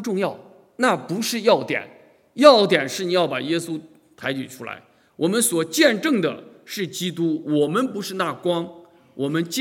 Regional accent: China; 特别是我们从小在中国大陆长大，我们从来不相信有神的人

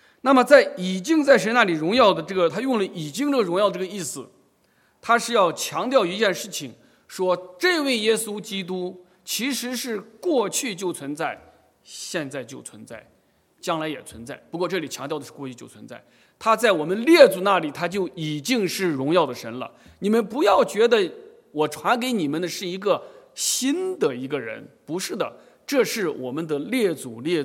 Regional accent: China; 我们承认我们是中国人，我们身上有中国的文化传统

